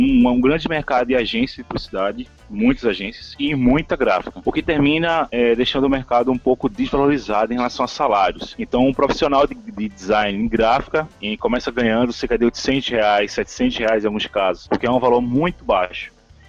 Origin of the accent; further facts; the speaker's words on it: Recife, Pernambuco, Brazil; Bem, sou de Recife, sou graduado em design gráfico